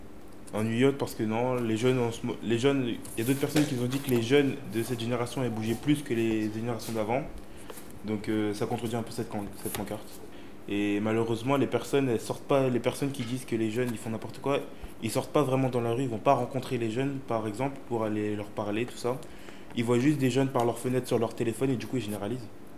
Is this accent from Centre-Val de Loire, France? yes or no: yes; Orléans, Centre-Val de Loire, France; j'ai 16 ans, je viens d'Orléans.